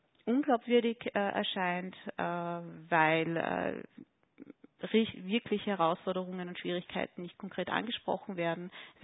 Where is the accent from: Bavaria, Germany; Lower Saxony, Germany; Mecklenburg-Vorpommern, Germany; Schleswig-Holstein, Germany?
Bavaria, Germany; Munich; moved away as an adult; now in Vienna, Austria; Ja, wie gesagt, ich komme aus München, Deutschland. Ich wohne seit ungefähr 10 Jahren in Wien, in Österreich und habe Zahnmedizin studiert. Ich arbeite in Wien und Wiener Neustadt.